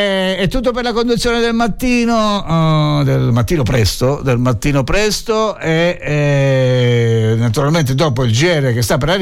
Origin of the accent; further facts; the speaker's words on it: Calabria, Italy; io da calabrese direi che il panettone non è italiano ma è milanese